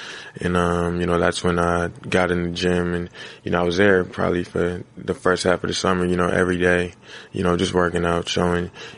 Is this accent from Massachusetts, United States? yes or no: yes; Boston, Massachusetts, United States; You know, we're both from Boston, and, you know, that's definitely a, you know, connection that, you know, goes a long way.